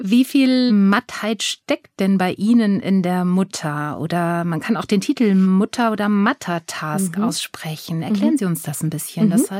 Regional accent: Germany; Tatsächlich, ich komme aus dem Westen

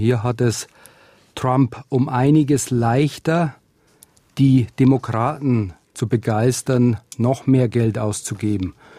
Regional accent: Germany; Wir müssen jetzt als Deutsche, als Europäer selber souveräner denken lernen.

